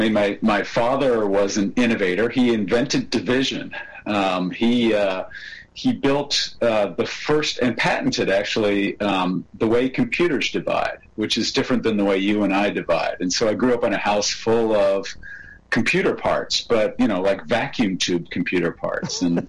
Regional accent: Urbana-Champaign, Illinois, United States; also born or lived in Ann Arbor; I grew up partly in Ann Arbor, Michigan, but I think of Champaign as my home.

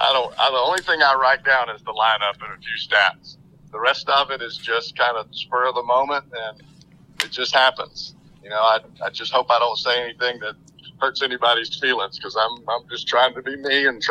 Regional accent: Alabama, United States; When I was growing up, now I grew up in Alabama

